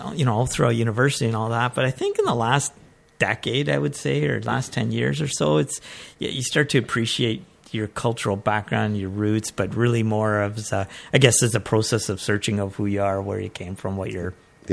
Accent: Canada; I grew up in Canada. I came here at such a young age that going to school here, I was the only Indian in grade school up and through high school.

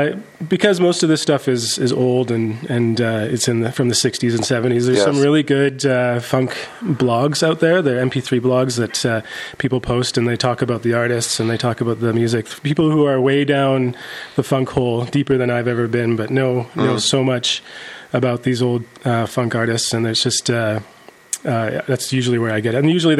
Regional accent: Vancouver, British Columbia, Canada; But yeah, originally born and raised in Vancouver.

